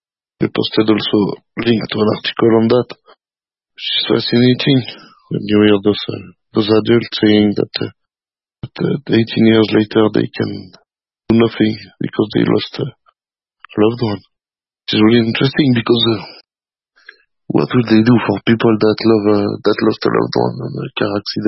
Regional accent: Geneva, Switzerland; from Geneva, Switzerland.

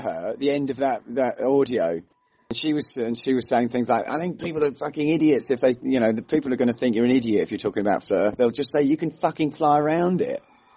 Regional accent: England, United Kingdom; when we're children growing up in England

